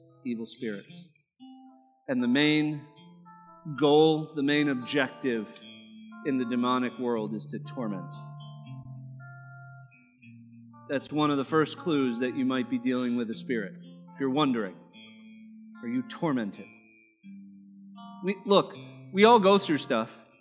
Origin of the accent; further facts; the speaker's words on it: Arizona, United States; We come from Arizona. We've had our share of both. We've had scorpions in the house.